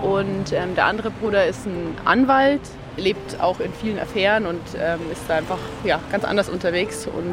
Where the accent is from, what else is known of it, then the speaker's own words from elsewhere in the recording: Ingolstadt, Bavaria, Germany; ich komme aus Ingolstadt